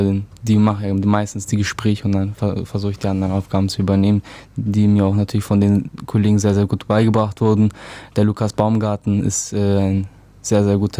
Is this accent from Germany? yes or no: no; Bulgaria; Aufgewachsen in Bulgarien.